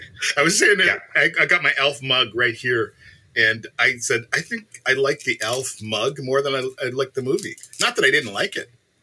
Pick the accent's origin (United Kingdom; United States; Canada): Canada; As a Canadian, I'd like to say it was the …